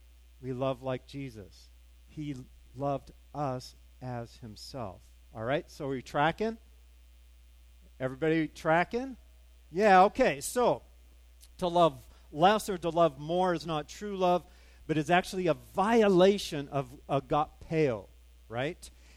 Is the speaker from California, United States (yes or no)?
yes; California, United States; I grew up in California, you know, the fruit and nut basket of the world, and I'm the nut of the California.